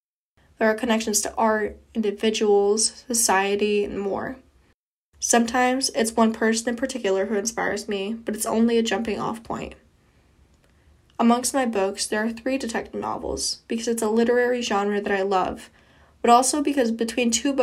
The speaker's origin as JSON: {"language": "English", "town": "Douarnenez", "region": "Brittany", "country": "France", "tie": "born or raised there", "also_born_or_lived": "Paris / Quimper / Rennes / Baltimore", "said": "I'm 74 years old. I was born in Douarnenez, where I currently live. Before my hometown, I lived here and there. Paris, Quimper, Rennes, Baltimore and the Mont of Arre."}